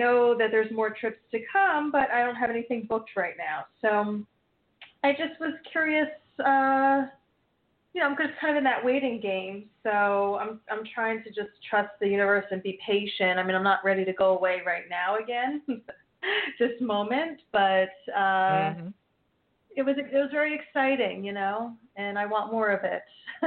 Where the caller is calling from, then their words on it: New Jersey, United States; New Jersey.